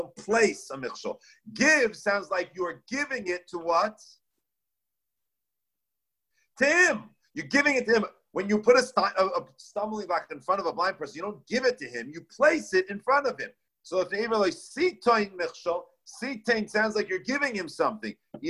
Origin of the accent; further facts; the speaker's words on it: United States; also born or lived in Israel; Everybody asks me where I'm from, I say Eretz Yisrael. They ask me where I grew up, I say I grew up in America.